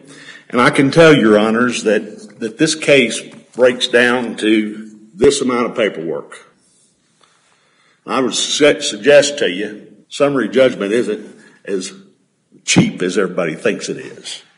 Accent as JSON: {"language": "English", "town": "Benton", "region": "Arkansas", "country": "United States", "said": "I am from Benton, Arkansas."}